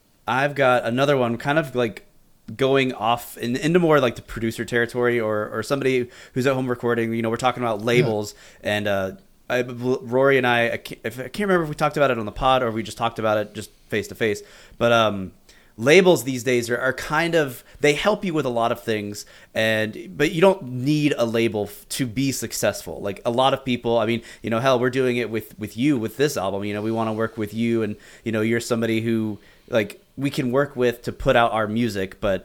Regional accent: Florida, United States; now in Calgary, California, United States; originally I'm from Florida and I was in a few bands down there.

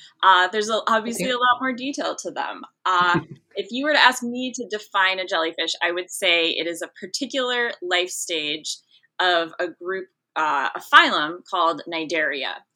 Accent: Minnesota, United States; Well, I grew up in Minnesota in the, like, I think to get further from the ocean, you have to go to Siberia.

